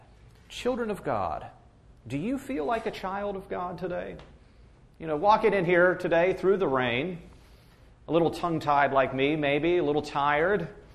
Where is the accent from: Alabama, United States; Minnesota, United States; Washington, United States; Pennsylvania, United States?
Pennsylvania, United States; Pittsburgh; I mean, I was from Pittsburgh. You know, I'd never even been to Italy before.